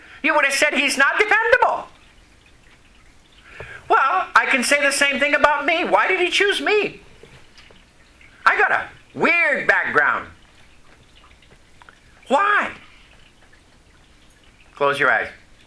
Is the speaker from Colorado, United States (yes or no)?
no; Vermont, United States; first language French; English is a second language; also born or lived in Massachusetts; Because my first language is not English. My first language is French. So, he started to giggle, but he says, you're not talking like a Frenchman either. I says, well, here's my problem. I was brought up in Vermont and ended up living in Massachusetts.